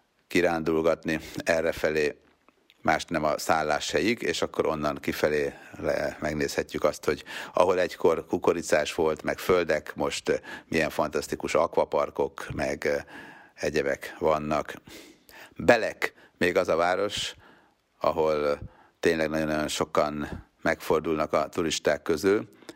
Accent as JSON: {"language": "Hungarian", "country": "Hungary", "said": "mi magyarok vagyunk"}